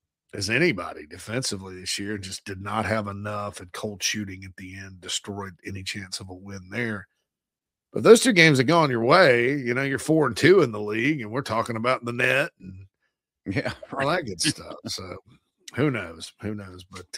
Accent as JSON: {"language": "English", "town": "Spartanburg", "region": "South Carolina", "country": "United States", "tie": "born or raised there", "said": "it's at the Shrine Bowl of the Carolinas in Spartanburg in my hometown."}